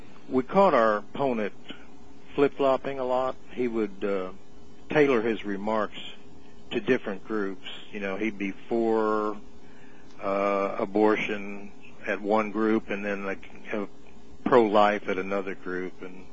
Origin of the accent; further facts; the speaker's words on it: Tulsa, Oklahoma, United States; And growing up in Tulsa, when I was old enough to vote, registered Democrat because you could vote in primaries.